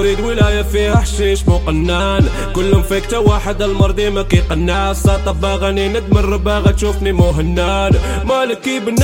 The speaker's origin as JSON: {"language": "Arabic", "town": "Casablanca", "region": "Casablanca-Settat", "country": "Morocco", "tie": "born or raised there", "said": "كبرنا في كازا نيقرا صعبي هاد مدينة ديال الوحوش"}